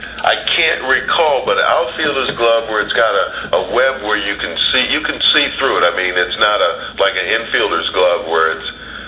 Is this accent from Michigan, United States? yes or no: no; St. Paul, Minnesota, United States; St. Paul, Minnesota.